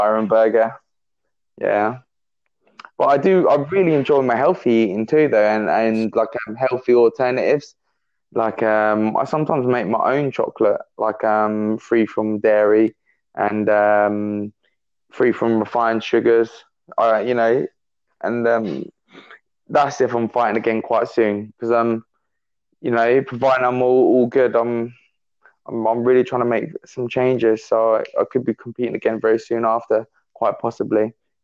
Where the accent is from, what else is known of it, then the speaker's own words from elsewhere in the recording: Milton Keynes, South East England, United Kingdom; We're both from Milton Keynes